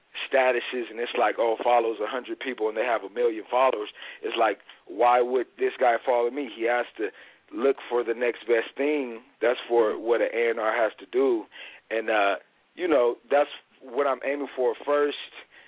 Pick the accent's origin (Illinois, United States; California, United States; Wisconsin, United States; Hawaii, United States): Illinois, United States; Chicago; I'm from Chicago, my hometown Chicago.